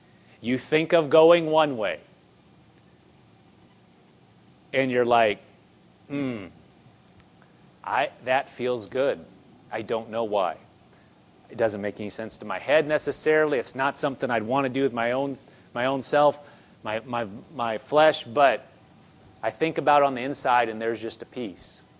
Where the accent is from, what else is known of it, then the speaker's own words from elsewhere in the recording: Nebraska, United States; also born or lived in Oklahoma; I grew up in Nebraska. We went to Bible school in Oklahoma, and then we moved out to Andover.